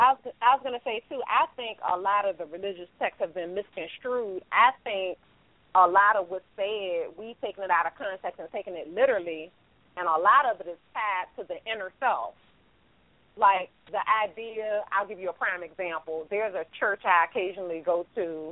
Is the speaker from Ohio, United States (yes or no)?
no; Richmond, Virginia, United States; because I grew up in Richmond down south and I would have gotten smacked upside the head